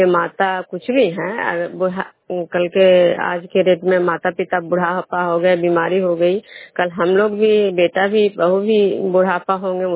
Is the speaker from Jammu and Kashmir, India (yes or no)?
no; Vishnupur, Bihar, India